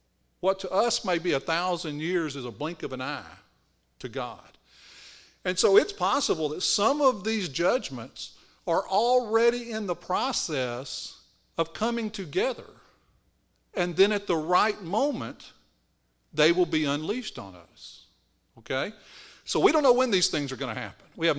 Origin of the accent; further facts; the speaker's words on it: Shreveport, Louisiana, United States; Now, I was raised in Shreveport, Louisiana, which is across the river from Barksdale Air Force Base